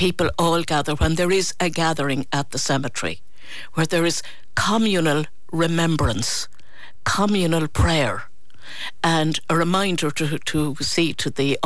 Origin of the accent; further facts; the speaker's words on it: Galway, Connacht, Ireland; now in Tralee, Ireland; And I'm from Galway.